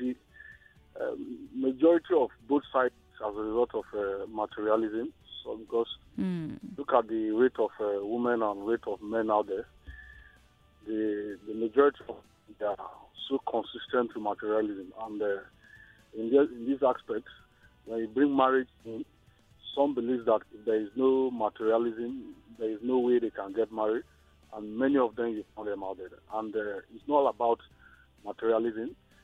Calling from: Ikeja, Lagos, Nigeria; I'm calling from Ikeja.

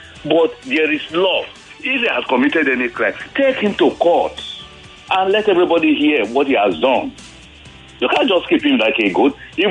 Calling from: Ogun, Nigeria; I'm calling from Urile Mo in Ogun State.

